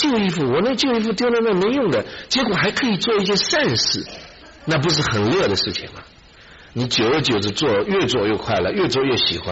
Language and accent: Chinese; China; 我们中国人啊，学佛就是以什么为标准呢、啊？